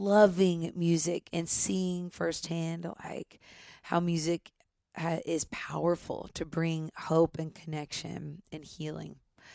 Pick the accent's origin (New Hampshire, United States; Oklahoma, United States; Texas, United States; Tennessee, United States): Tennessee, United States; Nashville; I grew up here in Nashville and saw firsthand my dad's producer.